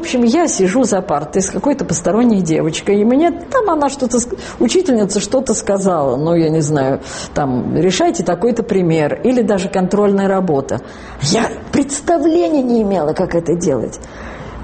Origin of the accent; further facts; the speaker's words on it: Moscow, Russia; А потом уехали мы в Москву, потому что мы из Москвы приехали туда.